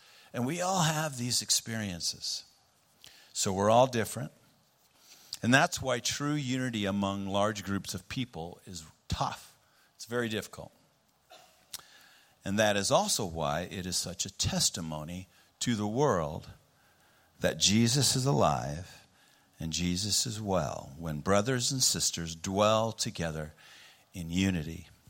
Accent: Bible Belt, United States; Growing up in the Bible Belt with conservative beliefs shaped my perspective on how I see the way churches function.

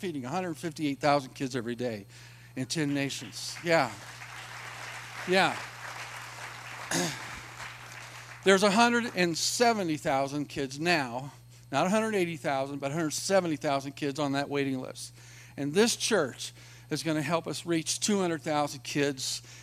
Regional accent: Springfield, Oregon, United States; I know when I was growing up, I grew up poor outside of Eugene, Oregon in Springfield.

